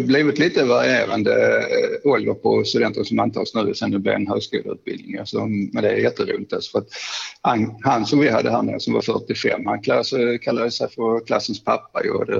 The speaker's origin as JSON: {"language": "Swedish", "region": "Skåne", "country": "Sweden", "said": "Jag kom upp där ner från Skåne"}